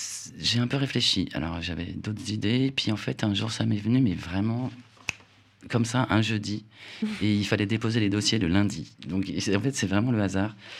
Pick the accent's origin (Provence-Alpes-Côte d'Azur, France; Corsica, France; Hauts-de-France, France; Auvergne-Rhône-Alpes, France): Corsica, France; Ça, c'est quelque chose que j'ai toujours fait depuis toute petite, fin fond de la Corse. J'ai grandi en Corse, donc dans les petits cailloux, les petites fougères, etc.